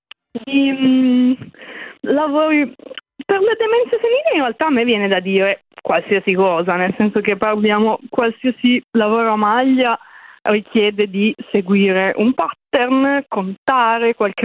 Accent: Pavia, Lombardy, Italy; nella mia città, io sono di Pavia

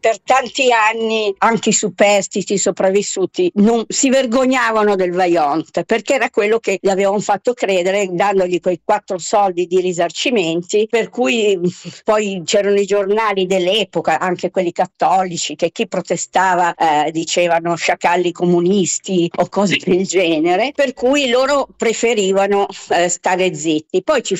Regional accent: Milan, Lombardy, Italy; sono di Milano

